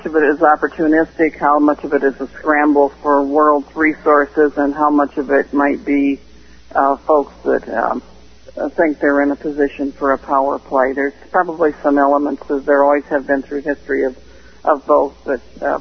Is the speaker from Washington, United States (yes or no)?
no; Fort Wayne, Indiana, United States; moved away as an adult; also born or lived in Michigan / Ohio; I was born and raised in Indiana, where you originate from. I grew up in Fort Wayne. And had been in Michigan most of my adult life, with a couple of years in Ohio in between.